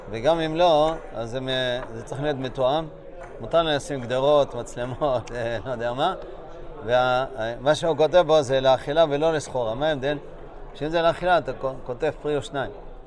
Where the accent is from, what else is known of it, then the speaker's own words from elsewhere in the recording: Bnei Brak, Tel Aviv District, Israel; ואני זוכר בבני ברק, כשגדלתי שם